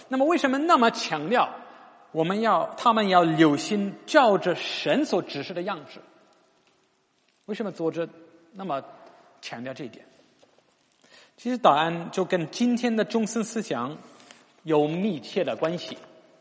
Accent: United Kingdom; Chinese is a second language; 反正我们英国人会想到野营旅行，或者音乐节，或者婚礼婚宴所使用的大帐篷

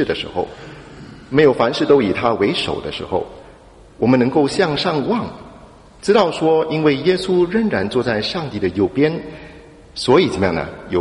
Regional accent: Singapore; now in London, United Kingdom; 我是一个从新加坡来的人所以我很关心这个新加坡的近况

